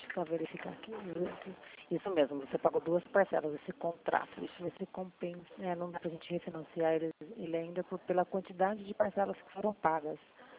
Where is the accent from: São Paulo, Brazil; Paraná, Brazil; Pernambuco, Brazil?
São Paulo, Brazil; Eu sou do estado de São Paulo.